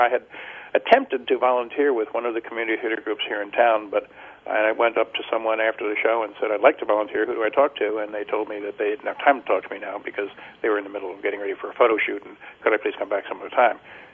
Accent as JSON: {"language": "English", "town": "Baltimore", "region": "Maryland", "country": "United States", "tie": "born or raised there", "said": "I had done in my 20s and 30s with another group that I was involved with in my hometown of Baltimore"}